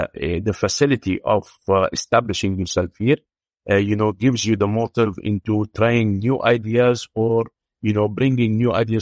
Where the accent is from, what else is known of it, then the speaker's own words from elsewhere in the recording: Beirut, Beirut Governorate, Lebanon; now in Dubai, United Arab Emirates; Me and my partner, we are both Lebanese. We were raised in Beirut.